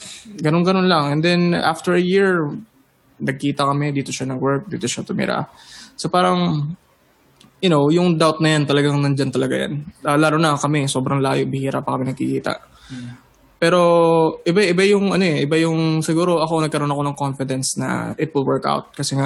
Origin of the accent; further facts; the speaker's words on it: Pasig, Metro Manila, Philippines; So I'm from Pasig